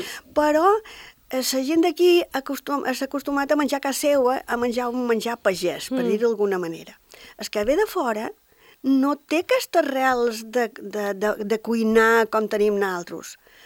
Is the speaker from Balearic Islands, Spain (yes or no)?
yes; Formentera, Balearic Islands, Spain; som de Formentera i sempre m'ho estiram a altres bandes